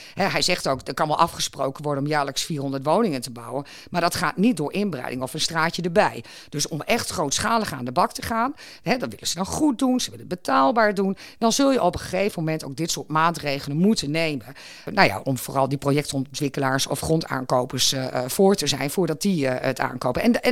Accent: Leek, Groningen, Netherlands; ik kom uit Leek.

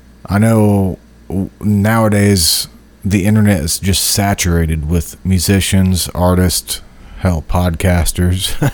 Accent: Illinois, United States; I'm fucking from Central Illinois, from a small town. I mean, I'm originally from a really small redneck town

